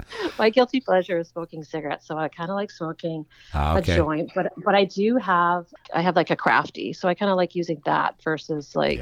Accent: Alberta, Canada; born there; I was born in Alberta.

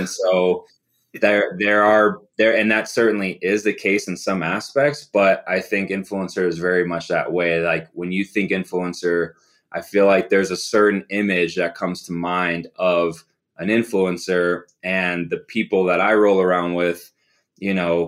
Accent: Phoenix, Arizona, United States; also born or lived in Chicago; I lived in Phoenix. I grew up in Phoenix, originally from Chicago.

